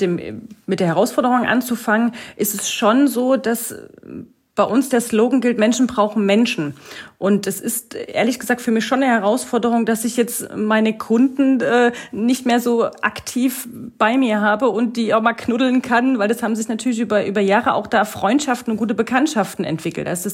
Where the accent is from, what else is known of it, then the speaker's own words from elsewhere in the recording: East Germany, Germany; ich bin eigentlich ein Ossi-Mädel und ich komm ursprünglich aus dem Osten und man hatte nie viel und man ist eigentlich auch sehr sicherheitsbewusst und sehr sparsam.